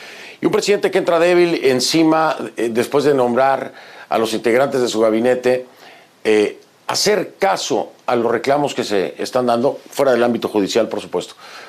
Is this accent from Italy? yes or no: no; Peru; en mi país al menos, se pone peliaguda, es decir, se pone sumamente tenso, porque entonces ahí habría que accionar otros mecanismos que no son necesariamente los que queremos ver para el Perú